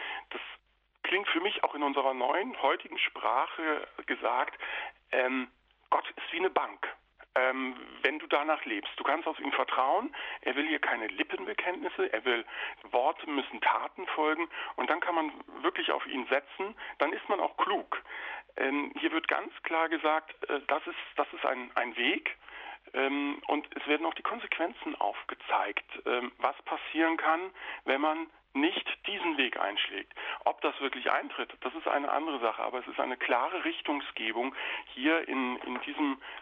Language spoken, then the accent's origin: German; North Rhine-Westphalia, Germany; born there; als gebürtiger Rheinländer, Köln nahestehend